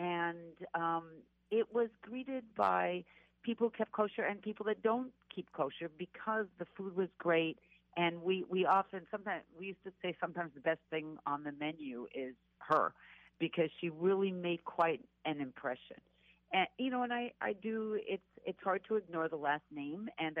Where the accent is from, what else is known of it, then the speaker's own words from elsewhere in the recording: Arizona, United States; So we grew up in Arizona. We ate a lot of Mexican food